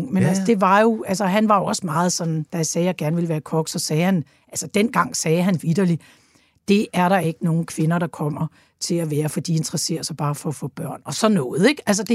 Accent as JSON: {"language": "Danish", "town": "Copenhagen", "region": "Capital Region of Denmark", "country": "Denmark", "said": "Ja, og så er jeg københavner"}